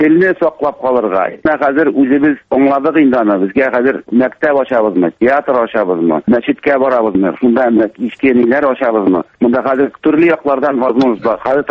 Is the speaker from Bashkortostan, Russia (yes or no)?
yes; Kymyskaly, Bashkortostan, Russia; now in Primorsky Krai, Russia; Мин Башкортстан Республикасының Сәлетамак районыннан, Кымыскалы авылыннан туып-үскән